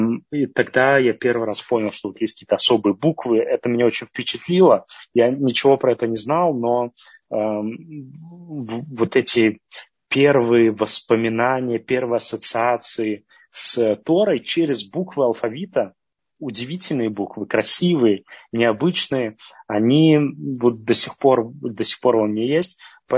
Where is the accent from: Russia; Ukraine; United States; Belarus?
Belarus; Minsk; born there; я родился в Беларуси, в Минске, и будучи учеником, если я не ошибаюсь, 6 класса